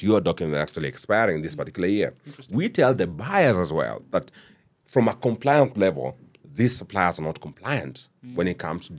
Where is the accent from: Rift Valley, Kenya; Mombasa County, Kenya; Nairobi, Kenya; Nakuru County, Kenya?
Nakuru County, Kenya; Nakuru; But I was born in Nakuru, and it's not the nicest place to be. It's sandy as F. And I went to high school in Nakuru as well.